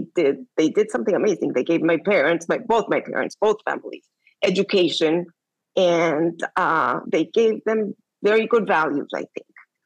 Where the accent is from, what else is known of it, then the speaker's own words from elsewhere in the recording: Colombia; I grew up in Colombia at a time where there was a lot going on. It was the time of Pablo Escobar. It was a time of kidnappings and bombs.